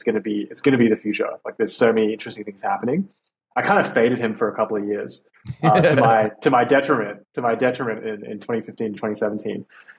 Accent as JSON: {"language": "English", "country": "Australia", "said": "I'm from Australia, so I was in the mines."}